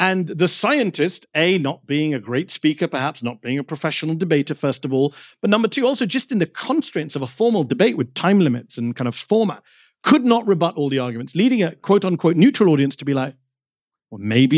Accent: United Kingdom; why it's part of my identity as someone who grew up in the UK as children of immigrants

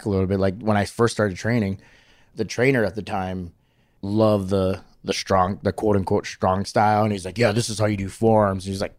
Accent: Hawaii, United States; So I was like, well, the funny thing is, like, I'm from Hawaii, so I'm really laid back.

